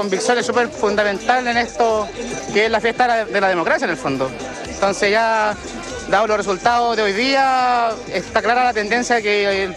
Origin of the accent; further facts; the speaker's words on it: Chile; estar unidos como chilenos que amamos a nuestro país